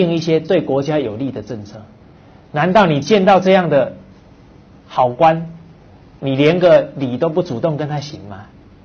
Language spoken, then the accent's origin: Chinese; China; 我们中国人